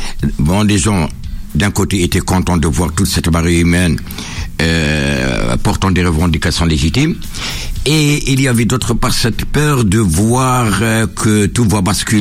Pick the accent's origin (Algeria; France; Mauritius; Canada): Algeria; Sidi Bel Abbès, Sidi Bel Abbès Province; je me suis lancé dans la création d'un journal à Sidi Belabès, c'est-à-dire dans ma ville natale.